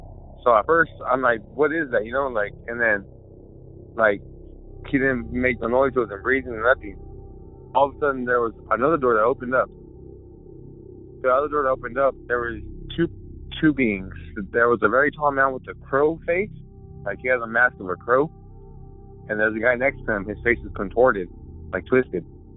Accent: California, United States; I'm from California.

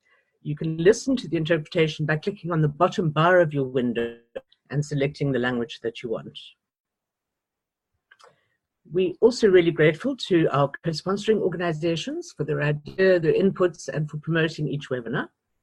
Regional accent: South Africa; now in Netherlands; I'm the director of the Transnational Institute. I'm from South Africa, but I live in the Netherlands.

